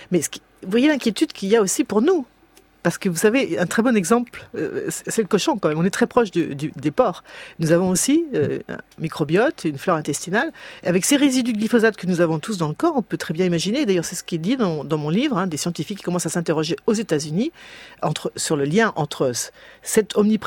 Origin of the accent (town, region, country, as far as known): France